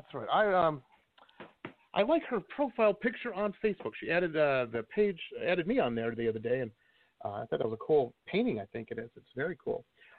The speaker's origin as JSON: {"language": "English", "town": "Detroit", "region": "Michigan", "country": "United States", "tie": "born or raised there", "said": "I moved from Detroit. I grew up in Detroit. And in Detroit, it was kind of weird."}